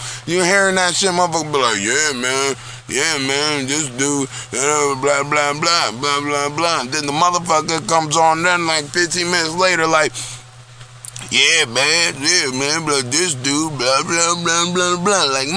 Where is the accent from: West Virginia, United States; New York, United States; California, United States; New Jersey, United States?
New Jersey, United States; Newark; born there; I am from the hood. I was born in Newark, New Jersey. You know what I'm saying? I'm from down the way